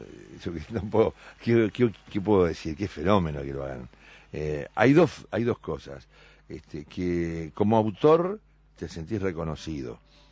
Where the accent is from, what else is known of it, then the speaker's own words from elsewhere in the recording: Juan Lacaze, Colonia, Uruguay; no solamente mi infancia, sino hasta los 20 años viví ahí, hasta los 23 viví en Juan Lacase.